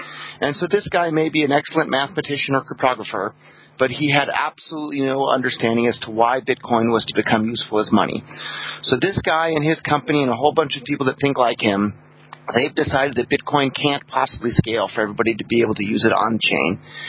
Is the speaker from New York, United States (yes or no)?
no; California, United States; growing up in Silicon Valley, I'd been around computers my whole life